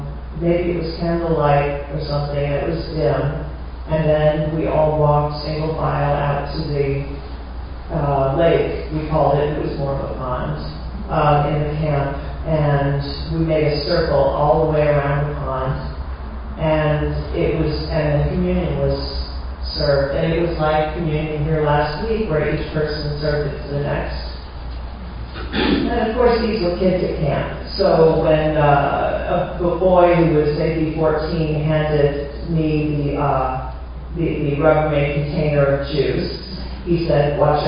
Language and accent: English; Ohio, United States; When I was growing up in Ohio, I used to go every summer to a Presbyterian church camp that was called Kirkmont